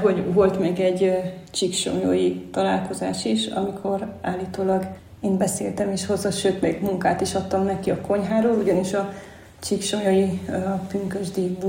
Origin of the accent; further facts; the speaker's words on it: Transylvania, Romania; én Erdély egyik legkeletibb részéből származom